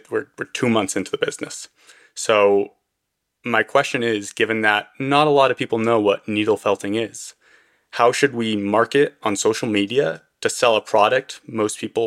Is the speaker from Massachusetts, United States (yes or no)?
yes; Northampton, Massachusetts, United States; I'm from Northampton, Massachusetts.